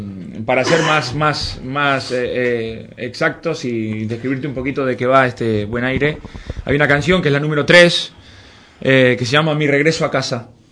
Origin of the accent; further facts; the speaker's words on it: Argentina; also born or lived in Madrid, Spain; yo soy nacido en Madrid, pero a los 8 años viajé para Argentina.